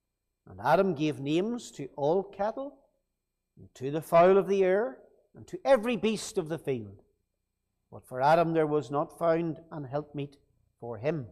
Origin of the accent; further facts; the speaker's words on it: Rathfriland, Northern Ireland, United Kingdom; also born or lived in Banbridge; I'm from Rathfrey Island originally, but spent 7 years in Banbridge. So it's sort of home, and I went to school with quite a number of fellows from Dromore.